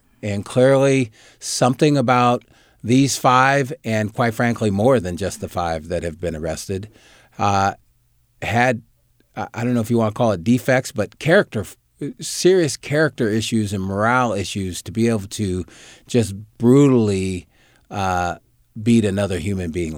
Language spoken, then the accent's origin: English; Oak Park, United States; So my understanding is growing up in Oak Park and witnessing violence, living in this world as a Black man